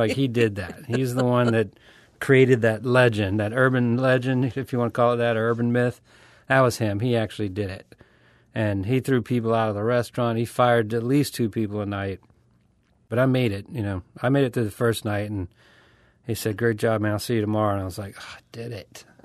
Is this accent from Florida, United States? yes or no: no; Louisiana, United States; They found out I was from Louisiana. I'm like, we should do a Cajun thing at dinner.